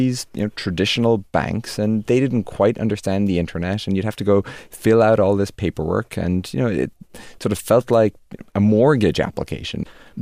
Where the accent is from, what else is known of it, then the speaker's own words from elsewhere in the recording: Dromineer, Munster, Ireland; also born or lived in Limerick; I was born in Limerick in Ireland and lived there for the first couple of years of my life. And then when I was 5 or 6, Dad decided to buy this very tiny hotel by the shores of Loch Derg in Ireland, in the village of Drumnir.